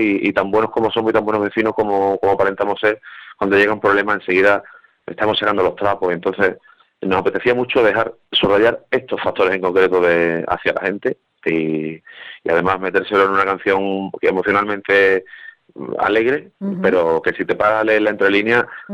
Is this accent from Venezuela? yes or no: no; Isla Cristina, Andalusia, Spain; also born or lived in Mérida; Somos de aquí, de la Cristina, Huelva, uh-huh. pero tenemos mucho que ver con Sevilla, Cádiz e incluso el norte de Badajoz, al que me siento muy arraigado. Yo nací en Mérida también, mi madre es de allí.